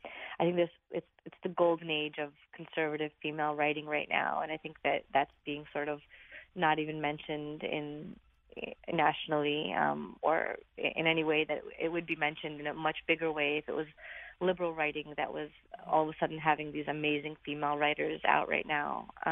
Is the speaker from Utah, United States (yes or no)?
no; Brooklyn, New York, United States; I grew up in Brooklyn, so being a Republican was always kind of a challenge anyway.